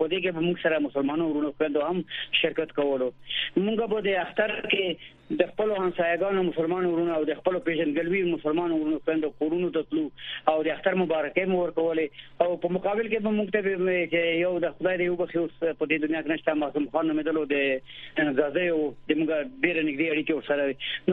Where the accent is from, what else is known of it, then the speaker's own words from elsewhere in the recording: Paktia, Afghanistan; زه د پکتیا ولایت یم، پکتیا ولایت مرکز ګردیز مربوط یم او د چکمنې ولسوالۍ هم د پکتیا مربوط ده.